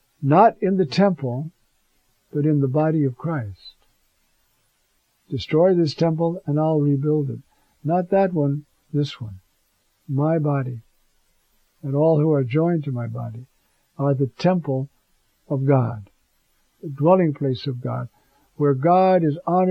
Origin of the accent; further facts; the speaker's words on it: Ireland; I'm Irish. I'm not Jewish. And yet I'm a priest.